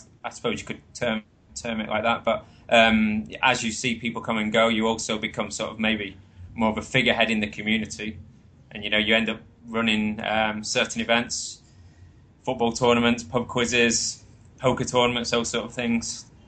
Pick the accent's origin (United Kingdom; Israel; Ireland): United Kingdom; Stalybridge, North West England; I'm actually from Manchester, just east of Manchester, a small town called Stalybridge.